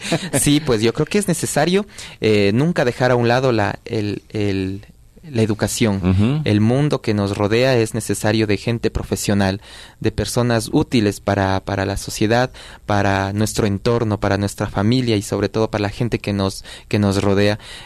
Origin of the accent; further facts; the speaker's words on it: Ecuador; al momento de zapatear, al momento de bailar y al momento de decir somos de Ecuador.